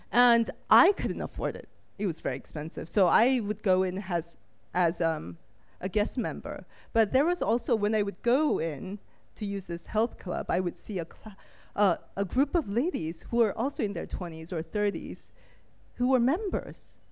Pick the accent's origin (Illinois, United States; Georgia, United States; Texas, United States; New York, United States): New York, United States; I'm a big fan. I grew up in New York. I'm a big fan of public transportation